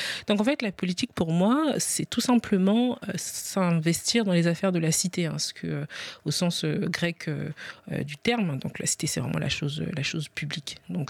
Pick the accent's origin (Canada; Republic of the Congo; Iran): Republic of the Congo; Je suis originaire de la République du Congo.